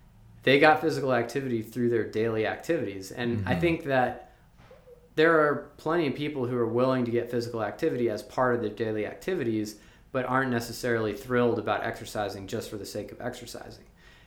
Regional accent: Virginia, United States; I'm also from the South. I'm from Virginia originally.

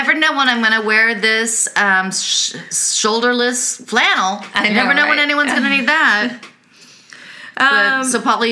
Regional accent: California, United States; and I was in Orange County, California, but it still was kind of rural

